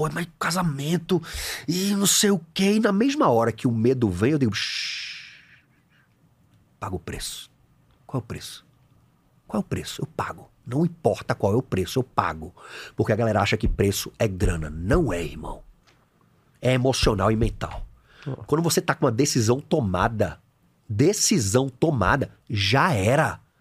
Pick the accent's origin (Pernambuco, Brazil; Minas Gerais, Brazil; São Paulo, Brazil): Pernambuco, Brazil; Recife; eu sou de Recife, formado em educação física.